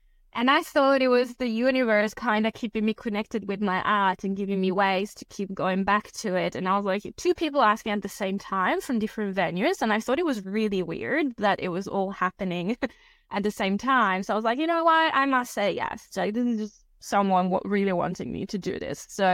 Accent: Italy; So when I grew up in Italy has an interesting school system

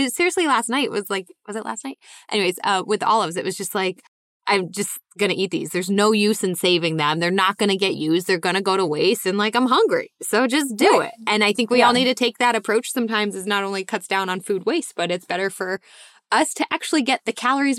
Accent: New England, United States; I grew up in New England, and like, okay, there's a certain way that I grew up.

